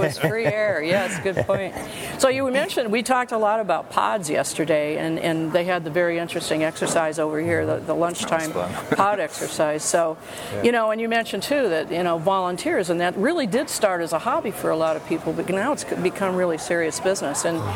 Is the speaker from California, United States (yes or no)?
yes; California, United States; I mean, I am from California